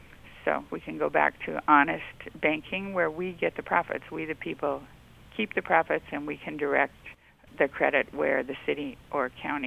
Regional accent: California, United States; I'm from California, obviously

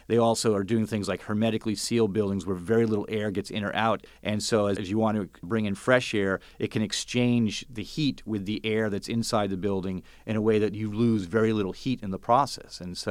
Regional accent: California, United States; In California, I'm from the Bay Area.

